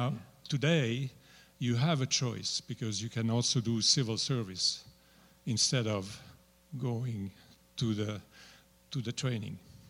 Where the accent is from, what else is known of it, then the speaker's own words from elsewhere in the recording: Switzerland; I am from Switzerland, but I didn't serve in the army